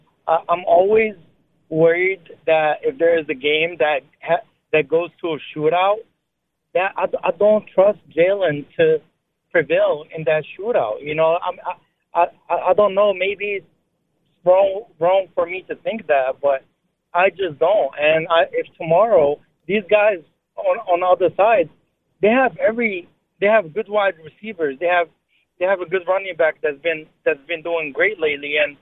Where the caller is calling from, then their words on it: Syracuse, New York, United States; No, I'm calling from Syracuse.